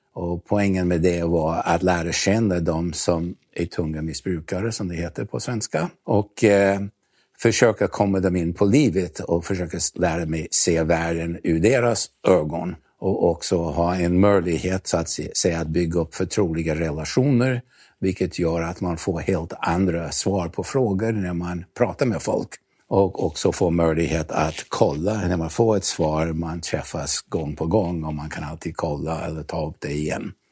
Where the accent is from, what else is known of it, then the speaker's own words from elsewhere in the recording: New York, United States; Swedish is a second language; moved away as an adult; now in Sweden; Jag föddes 1944 i New York. Okay. Och jag kom till Sverige 1964 som 20-åring.